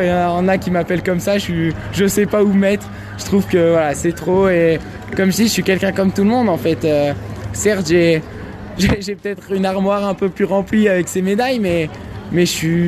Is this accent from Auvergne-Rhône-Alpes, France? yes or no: no; Provence-Alpes-Côte d'Azur, France; je vais retourner dans le sud de la France, ma région d'origine, dans le Var